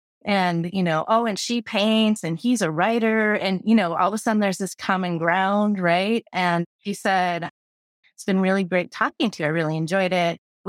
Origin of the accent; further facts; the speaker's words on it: Midwest, United States; also born or lived in Boston; I mean, I'm from the Midwest, so I'm not naturally suspicious and most gentle souls aren't naturally suspicious. But, you know, a few years in Boston was kind of like, what is this person talking to me?